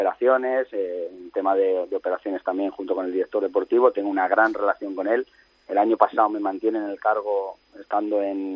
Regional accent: Madrid, Community of Madrid, Spain; me siento vallecano, madrileño, español

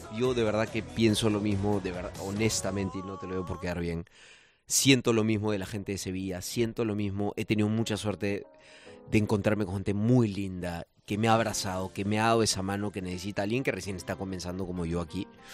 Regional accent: Lima, Peru; Y yo soy peruano, imagínate.

